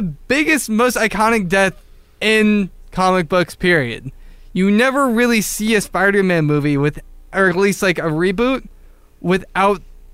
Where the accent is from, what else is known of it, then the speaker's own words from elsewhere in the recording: Tacoma, Washington, United States; so where are you from? All this, very obvious information that's actually on my Facebook if you're just a look. Just, Tacoma.